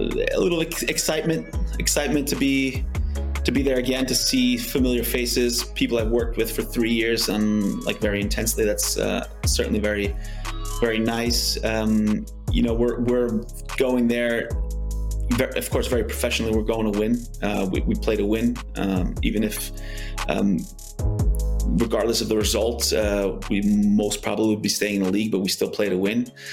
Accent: United States; I grew up in the States playing soccer

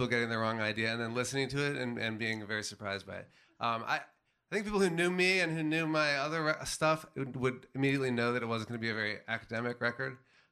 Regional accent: Washington, District of Columbia, United States; I grew up in Washington, D.C.

